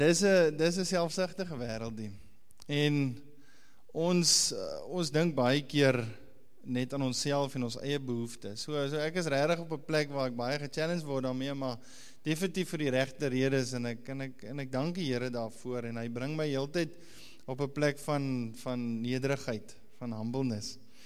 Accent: Namibia; Nou ek kom van Namibia af, en ek eet regte vleis.

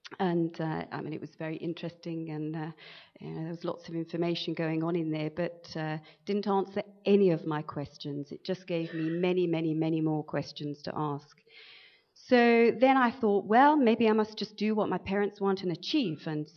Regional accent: England, United Kingdom; moved away as an adult; I was brought up in England for the first, well, I lived in England for the first 41 years of my life

